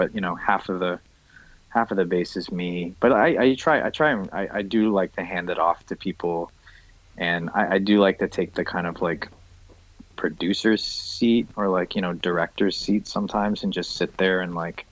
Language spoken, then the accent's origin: English; Toronto, Ontario, Canada; now in Brooklyn, United States; You know, I'm from Toronto. I'm a Canadian.